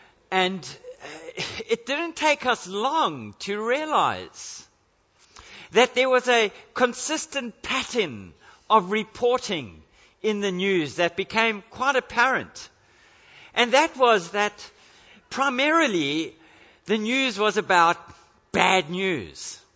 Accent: South Africa; now in Australia; you come here as a foreigner, as a South African, obviously born in South Africa.

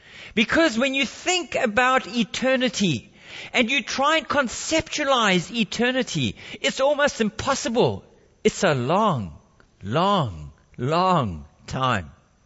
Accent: South Africa; as we had to do when I was growing up in South Africa.

